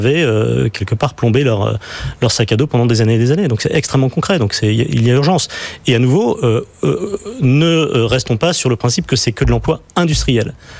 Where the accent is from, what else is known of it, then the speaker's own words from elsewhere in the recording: Grenoble, Auvergne-Rhône-Alpes, France; Moi je suis grenoblois, j'ai vu une industrie qui est l'industrie du ski à Grenoble disparaître complètement